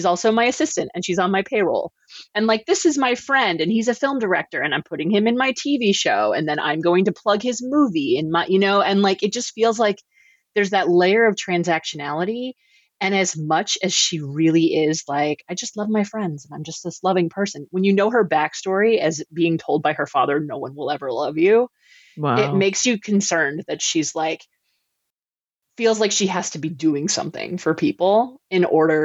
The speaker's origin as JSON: {"language": "English", "region": "New York", "country": "United States", "tie": "born or raised there", "also_born_or_lived": "Texas / Massachusetts", "lives_now": "California, United States", "said": "I grew up in New York and then I lived in Texas and then I lived in Massachusetts, which is like a pretty white place, but I was like always around college campuses."}